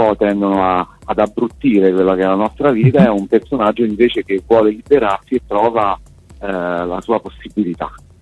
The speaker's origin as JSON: {"language": "Italian", "town": "Ascoli Piceno", "region": "Marche", "country": "Italy", "said": "siamo entrambi di Ascoli Piceno, nostra bellissima città"}